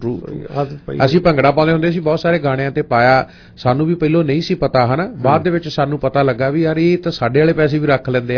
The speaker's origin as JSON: {"language": "Punjabi", "town": "Phagwara", "region": "Punjab", "country": "India", "said": "ਕਿਉਂਕਿ ਤੁਹਾਨੂੰ ਪਤਾ ਆਪਾਂ ਸ਼ਹਿਰ ਫਗਵਾੜੇ ਤੋਂ ਹਾਂ ਮੋਟਰਸਾਈਕਲ ਤੇ ਸਕੂਟਰ ਤੇ ਸ਼ਹਿਰ ਚ ਲੰਘਣਾ"}